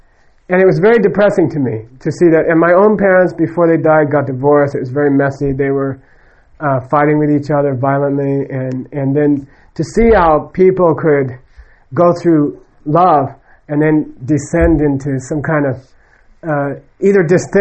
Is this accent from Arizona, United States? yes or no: yes; Arizona, United States; as a normal kid, I grew up in Arizona. I went to a big high school, public high school.